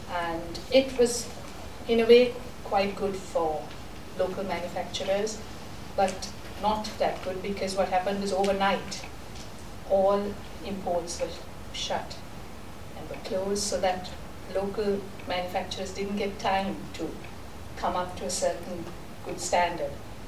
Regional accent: Sri Lanka; I'm from Sri Lanka. And I've been with Nestle from 1990, with Nestle in Sri Lanka.

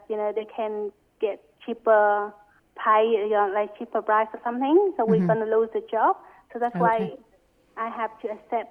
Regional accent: Vietnam; I came from Vietnam.

